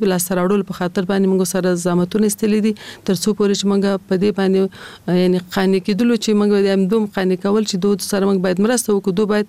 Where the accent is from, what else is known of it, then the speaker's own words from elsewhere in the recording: Kabul, Afghanistan; په کال 1940 کال کې زه په کابل ښار کې زیږیدلی یم. زیږون مې په کابل کې شوی دی او ژوند مې هم د کابل ښار په 15 ناحیه کې، یعنی د خوشحال مینې منطقه کې ما ژوند کړی دی.